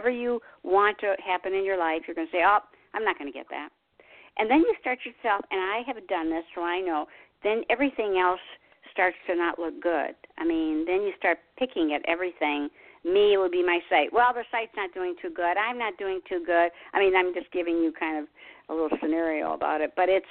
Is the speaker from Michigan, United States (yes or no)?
yes; Detroit, Michigan, United States; I love her because I was from Detroit, and she's in Detroit